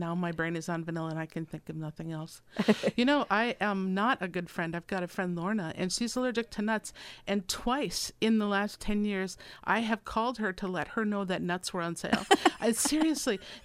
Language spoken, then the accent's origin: English; Minnesota, United States; I'm from Minnesota, and we only have snowmen. That's what we have. That's all. It's so cold